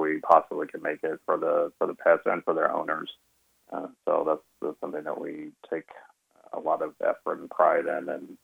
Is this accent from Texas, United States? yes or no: yes; Texas, United States; So I grew up in Texas and have been living in Texas ever since we graduated from vet school, but I've always had family up here.